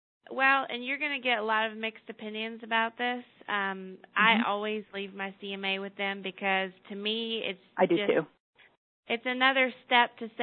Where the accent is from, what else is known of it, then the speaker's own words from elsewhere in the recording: Baton Rouge, Louisiana, United States; I'm from Louisiana originally, Baton Rouge, and I'm an LSU alumni.